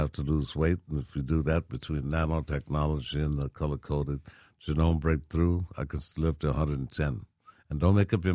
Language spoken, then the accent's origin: English; Chicago, Illinois, United States; because I'm from Chicago, and I had a switchblade through my hand at 7 years old nailed to a fence, so I know Chicago.